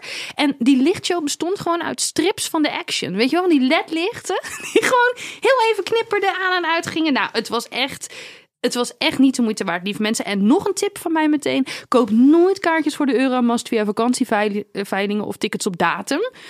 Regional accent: Dordrecht, South Holland, Netherlands; born there; now in Rotterdam, Netherlands; Nou, in Dordrecht, waar ik geboren ben, heb ik alles al gedaan wat er is.

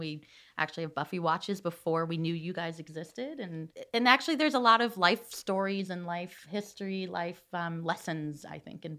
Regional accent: New York, United States; Plus, I grew up in New York in the 80s.

